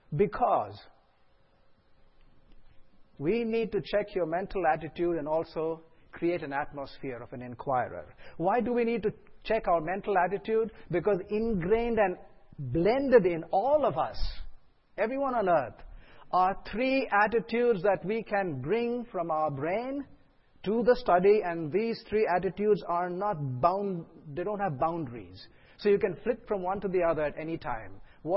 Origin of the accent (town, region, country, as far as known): India